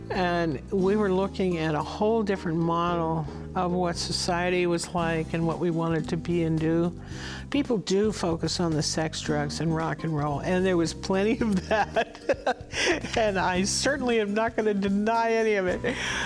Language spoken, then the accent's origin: English; Stillwater, New York, United States; born there; I was born in Stillwater, New York